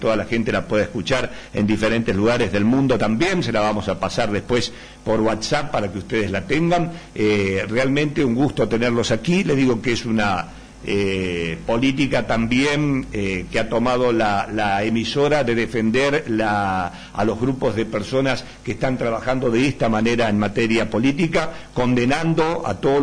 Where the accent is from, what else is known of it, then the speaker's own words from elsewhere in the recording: Tucumán, Argentina; Yo soy tucumano, pero no tengo ningún problema, ¿eh?